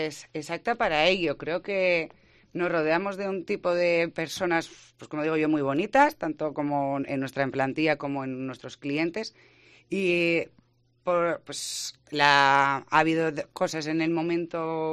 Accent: Basque Country, Spain; los vascos somos vascos y cada uno se va notando, depende en donde estés

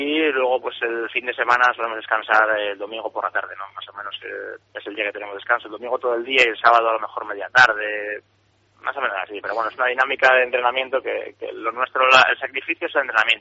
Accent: Asturias, Spain; Sí, yo soy de Asturias. Lo que pasa es que, bueno, este año, desde hace 3 meses, la concentración fue en Madrid. Estamos concentrados en la residencia Joaquín Blume.

